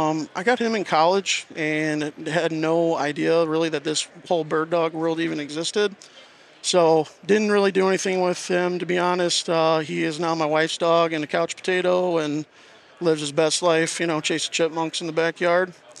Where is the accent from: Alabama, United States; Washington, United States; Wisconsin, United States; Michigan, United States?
Michigan, United States; I'm from Michigan, Southeast Michigan specifically.